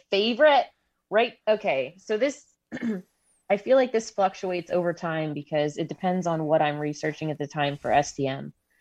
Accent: Minerva, Ohio, United States; I grew up near Minerva. I didn't know about the Minerva Monster until I was older

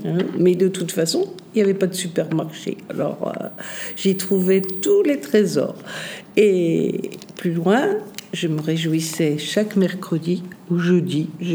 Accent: Germany; moved away as an adult; now in France; parce que je venais d'Allemagne.

